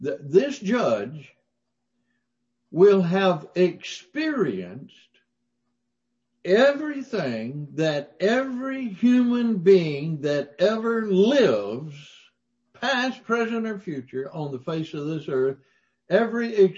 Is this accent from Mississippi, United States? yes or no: yes; Mississippi, United States; Now, I was raised in the South, in Mississippi.